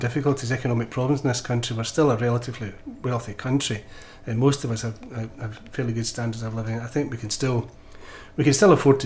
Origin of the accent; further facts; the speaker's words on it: Saltcoats, Scotland, United Kingdom; Again, I'm from Saulcoats.